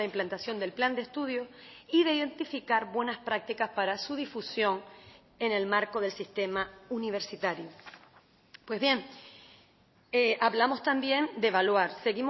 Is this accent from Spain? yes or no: yes; Fuerteventura, Canary Islands, Spain; yo soy majorera, existe un parque tecnológico en Fuerteventura